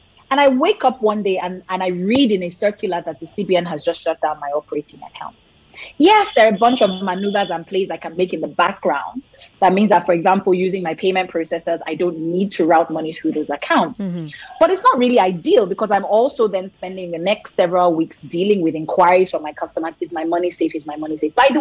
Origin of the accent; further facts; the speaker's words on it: Nigeria; the fact that I'm a Nigerian should not preclude me from being able to build wealth in assets